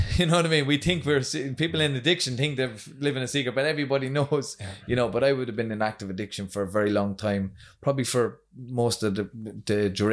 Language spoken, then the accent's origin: English; Athy, Leinster, Ireland; now in Drogheda, Ireland; I'm from Athy in County Kildare.